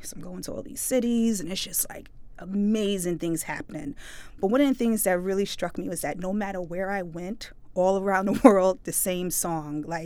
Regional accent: Brooklyn, New York, United States; I'm a third-generation Brooklynite, and that's third-generation by tracking on my maternal side and my paternal side. We go back in New York.

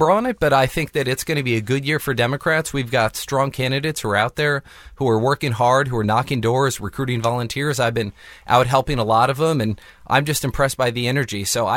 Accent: Kansas, United States; Well, you know, I'm from Kansas. I grew up in Kansas, born and raised. Went to Kansas Public Schools, K through 12, went to Garden City Community College.

